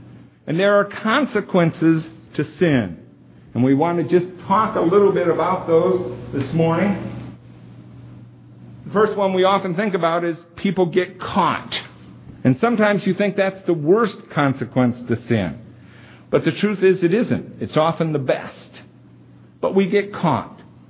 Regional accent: Independence, United States; There's a man over in Independence. I grew up in Independence.

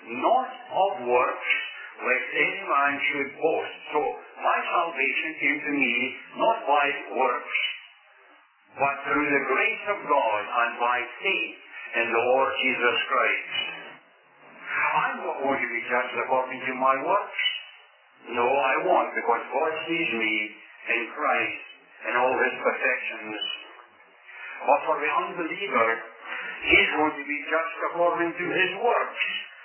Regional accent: Scotland, United Kingdom; born there; when I was born in Scotland

